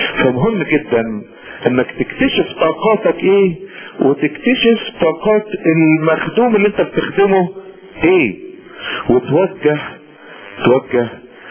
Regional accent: Upper Egypt, Egypt; او حاجات كده عندنا في الصعيد لا

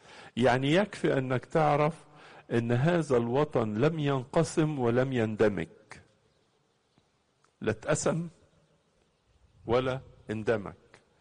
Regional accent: Egypt; ما احنا طبعا مصريين وانت مصري لازم تقول كلام حلو. موافقك، بس حط في بالك حاجة كمان، ان بلادنا مصر متميزة ومنفردة

